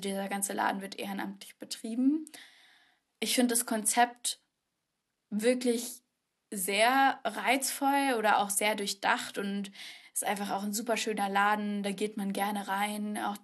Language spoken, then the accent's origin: German; Munich, Bavaria, Germany; now in Würzburg, Germany; als Münchner Kindl